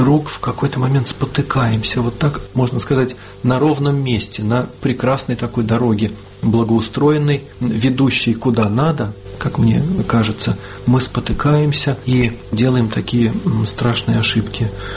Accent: Saint Petersburg, Russia; born there; Я родился в Петербурге.

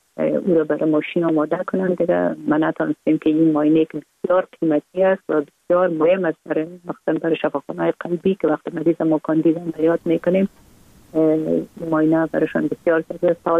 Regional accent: Kabul, Afghanistan; born or raised there

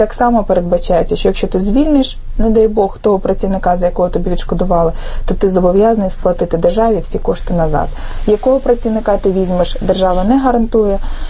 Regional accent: Chernivtsi Oblast, Ukraine

